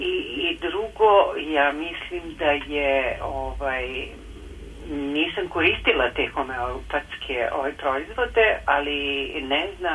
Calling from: Bela Crkva, Vojvodina, Serbia; iz Bele Crkve zovem

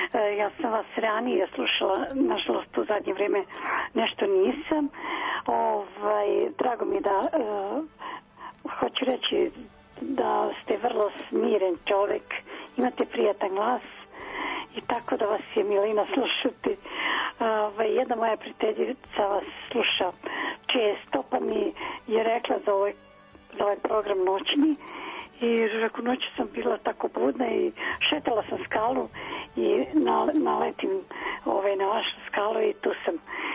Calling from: Borča, Belgrade, Serbia; Ja sam iz Borče.

